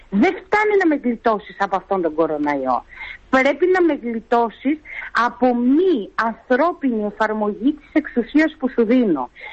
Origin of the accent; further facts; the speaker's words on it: Trikala, Thessaly, Greece; Την χάνει να είμαι τρικαλινή και ξέρω ποιος είναι.